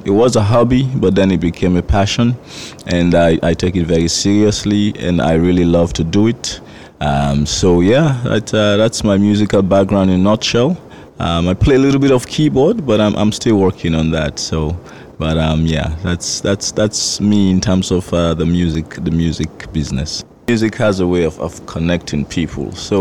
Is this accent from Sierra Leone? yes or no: yes; Freetown, Western Area, Sierra Leone; now in Halifax, Canada; I'm from Sierra Leone, Freetown, and now I live here in Halifax, Nova Scotia.